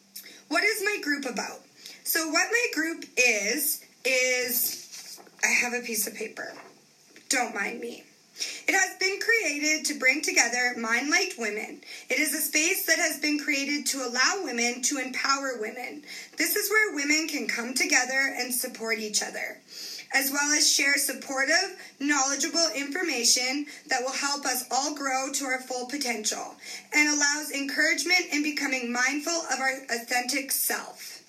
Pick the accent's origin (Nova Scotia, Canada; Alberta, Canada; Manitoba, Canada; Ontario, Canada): Alberta, Canada; Calgary; I'm from Calgary, Alberta